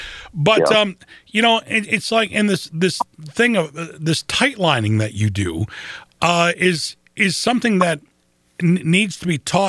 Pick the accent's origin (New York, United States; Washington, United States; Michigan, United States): Michigan, United States; Lansing; I grew up in Lansing. I've lived in Lansing and the surrounding area my whole life.